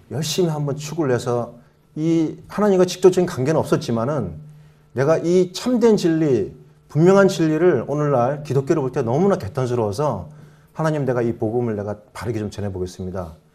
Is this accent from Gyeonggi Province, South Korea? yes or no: yes; Suwon, Gyeonggi Province, South Korea; 저는 수원에서 온